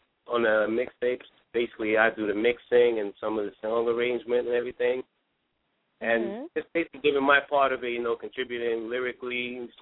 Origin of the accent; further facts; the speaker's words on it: Mozambique; now in Virginia, United States; I'm actually from Mozambique originally, but I've been in Virginia for 10 years.